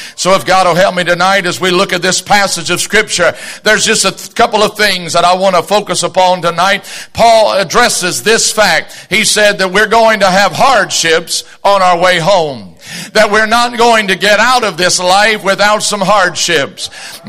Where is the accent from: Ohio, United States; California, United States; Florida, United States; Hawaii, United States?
Ohio, United States; Dayton; I grew up in Dayton, Ohio. I grew up in Dayton, Ohio, and I grew up at the end of Sesame Street. I really did. My address growing up was 7001 Summerdale Drive in Dayton, Ohio. Hewer Heights, actually.